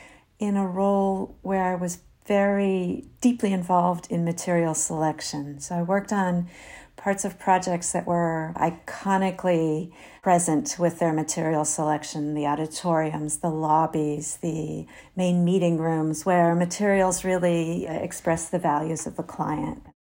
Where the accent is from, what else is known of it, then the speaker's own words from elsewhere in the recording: United States; moved away as an adult; now in Europe; I am an American. I was trained as an architect in the US and came out of the American approach to material selection